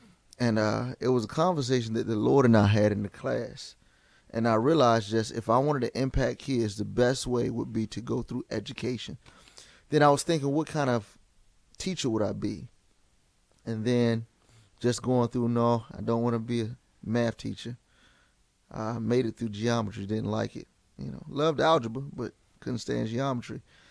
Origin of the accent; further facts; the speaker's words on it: Portsmouth, Virginia, United States; But no, I'm born and raised in Virginia. Born and raised Virginia, Portsmouth, Virginia. And, you know, born and raised, graduated from high school in Portsmouth